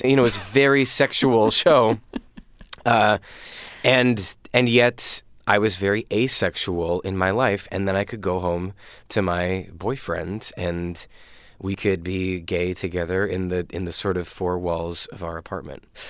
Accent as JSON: {"language": "English", "town": "Lancaster", "region": "Pennsylvania", "country": "United States", "tie": "born or raised there", "moved": "as an adult", "said": "I grew up in Lancaster, Pennsylvania, moved to New York when I was 19, and I immediately started dating someone who was also from my same hometown."}